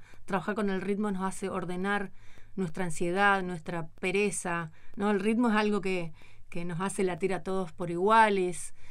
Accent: Concordia, Entre Ríos, Argentina; Bueno, fíjate que yo toda mi infancia fue en Concordia, entonces Salto está enfrente.

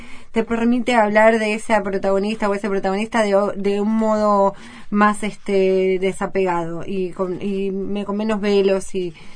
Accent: Mar del Plata, Buenos Aires Province, Argentina; also born or lived in Morón; Yo no soy porteña, o sea, no nací en Morón, crecí en Mar del Plata

